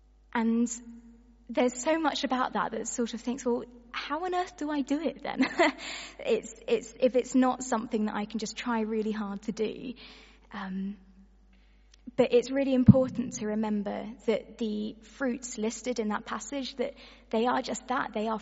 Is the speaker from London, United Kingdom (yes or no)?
no; South West England, United Kingdom; I am such a country bumpkin. I grew up on Dartmoor.